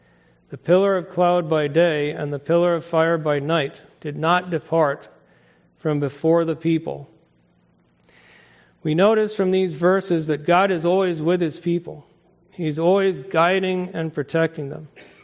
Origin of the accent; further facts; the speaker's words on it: Kenya; I remember growing up in Kenya, and we would be out in the bush, and we would always light fires, even though it was, you know, hot.